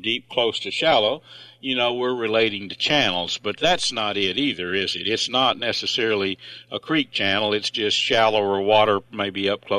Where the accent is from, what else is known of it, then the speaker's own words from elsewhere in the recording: Texas, United States; You know, I was raised up in Red River County